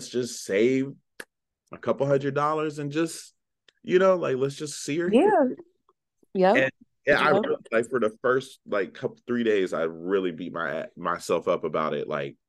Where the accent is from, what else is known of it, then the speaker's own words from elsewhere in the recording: Pittsburgh, Pennsylvania, United States; I host Ryan All Out Podcast. I'm from Pittsburgh.